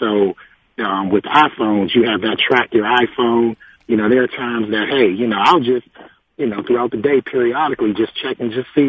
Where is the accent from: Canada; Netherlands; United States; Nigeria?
United States; Washington, District of Columbia; I can remember growing up in Southeast D.C., you know, being 5 years old, coming home in the first grade with the key around my neck.